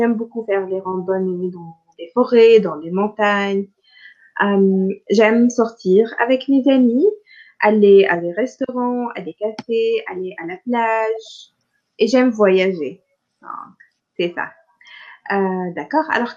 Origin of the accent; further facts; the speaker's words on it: Tunisia; first language Arabic; French is a second language; pour moi, le français, c'est ma deuxième langue. Ma première langue, c'est l'arabe. Mais ici, en Tunisie, tout le monde doit apprendre le français à l'école. Donc, j'ai commencé à l'apprendre à l'âge de 8 ans.